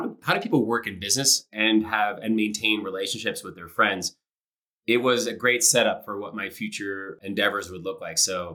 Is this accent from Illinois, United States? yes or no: no; Pennsylvania, United States; I grew up just outside Philadelphia, Montgomery County, which for a lot of Penn Staters, that might be a familiar start. I was the youngest of six kids. My dad immigrated here when he was in his mid-20s.